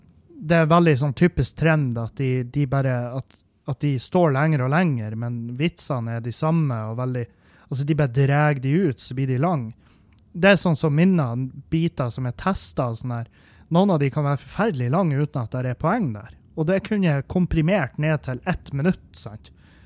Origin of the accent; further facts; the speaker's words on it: Halsa, Trøndelag, Norway; fordi at Halsa der jeg kommer fra er jo revybygd.